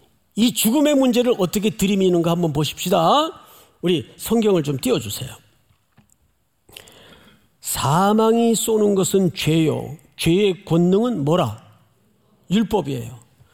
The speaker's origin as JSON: {"language": "Korean", "region": "Daegu", "country": "South Korea", "tie": "born or raised there", "said": "저는 대구에서 어린 시절을 보냈는데"}